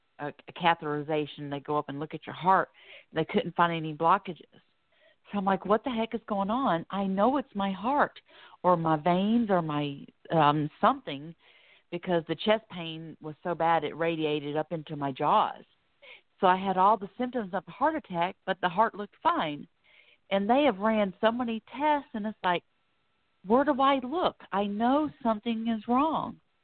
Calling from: Florida, United States; I'm calling from Florida.

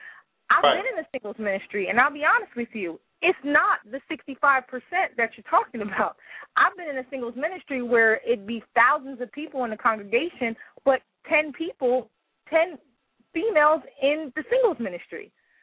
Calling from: Houston, Texas, United States; I'm doing all right. I'm calling from Houston, Texas.

